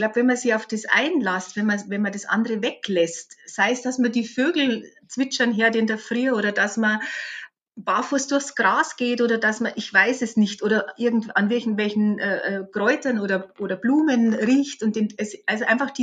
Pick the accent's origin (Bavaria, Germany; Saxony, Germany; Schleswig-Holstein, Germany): Bavaria, Germany; Ich komme aus dem Chiemgau, Chiemsee, Chiemgauer Alpen. Oberbayern